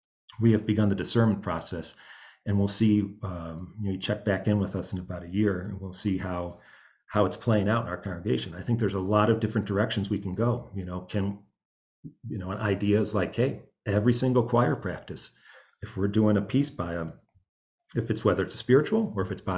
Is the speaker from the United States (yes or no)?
yes; United States; I hope I'm not being culturally appropriating by being a white person saying this is our music, but as an American, right, this is it.